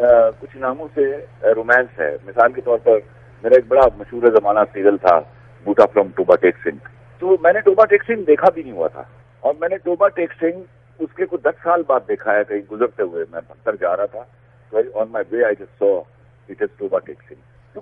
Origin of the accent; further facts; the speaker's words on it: Lahore, Punjab, Pakistan; میں لاہوری ہوں, I am اے پکا sort of a Lahori guy